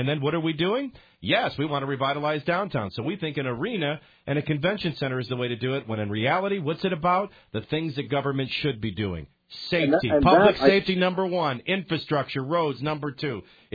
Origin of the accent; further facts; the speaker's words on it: New Orleans, Louisiana, United States; I grew up in New Orleans.